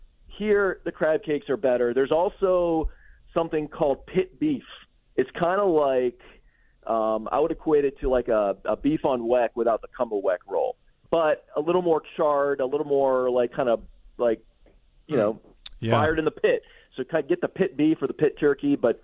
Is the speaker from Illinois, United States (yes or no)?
no; Maryland, United States; I mean, I grew up in Maryland. I've been back here since 2016.